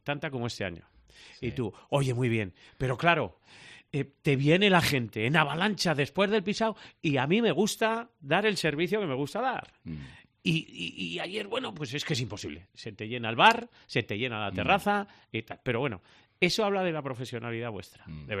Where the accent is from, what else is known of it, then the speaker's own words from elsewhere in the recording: La Rioja, Spain; los que somos de La Rioja, que muchas veces no conocemos bien nuestra tierra